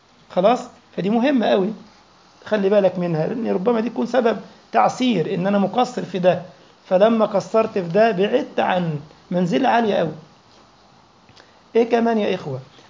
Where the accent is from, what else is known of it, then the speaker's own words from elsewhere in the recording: Egypt; اوعى تقول الرزق يحب الخفيه زي ما بيقولوا عندنا في مصر والفهلوه